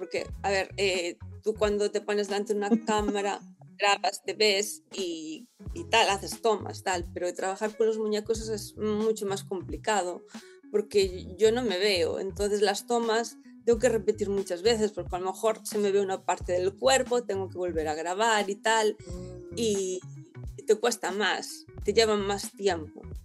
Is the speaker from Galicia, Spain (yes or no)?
yes; Noia, Galicia, Spain; tengo puesto que soy de Noia